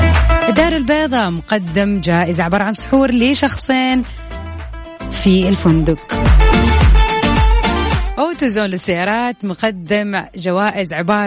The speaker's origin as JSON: {"language": "Arabic", "town": "Jeddah", "region": "Makkah Province", "country": "Saudi Arabia", "said": "برضو هذا شيء يعني متعارف عليه عندنا في جدة"}